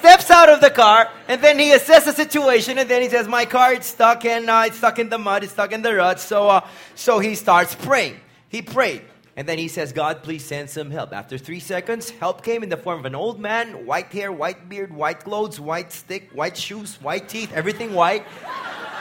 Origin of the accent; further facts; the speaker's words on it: Central Luzon, Philippines; was on his way to Pampanga, which is my hometown.